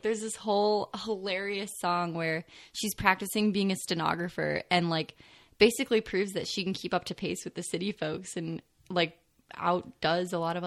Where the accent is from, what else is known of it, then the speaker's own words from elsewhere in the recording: Illinois, United States; I am from Illinois originally.